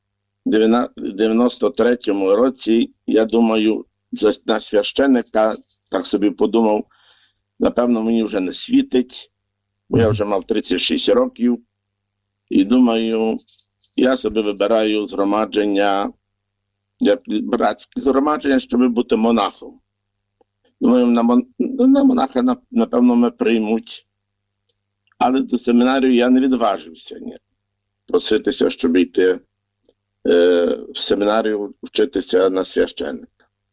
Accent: Orishkivtsi, Ternopil Oblast, Ukraine; born there; Я народився на Тернопільщині, Україні, село Орішківці, зараз з Чортківського району. Народився я в християнській католицькій родині.

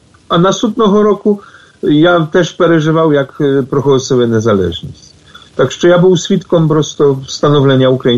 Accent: Biały Dunajec, Lesser Poland, Poland; also born or lived in Zakopane; Тобто я народився в місті Закопане, а жив в такому селі Білий Дунаєць, це частина парафії Поронін.

